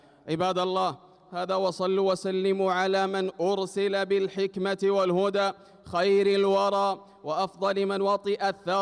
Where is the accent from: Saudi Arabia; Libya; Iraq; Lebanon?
Saudi Arabia; وأدِم نعمة الأمن والأمان على بلادنا المملكة العربية السعودية وعلى سائر بلاد